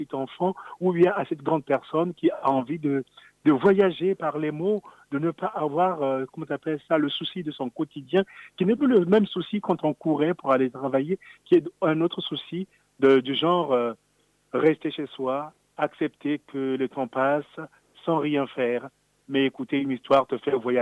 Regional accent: Republic of the Congo; Moi, je viens du Congo-Brazzaville. Je sais que quand j'étais tout jeune, très enfant, j'écoutais un conteur à la radio

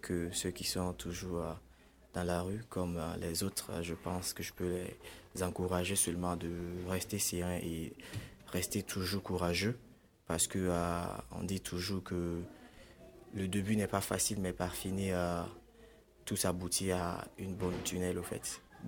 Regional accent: Lagos, Nigeria; French is a second language; moved away; Je viens du Nigeria.

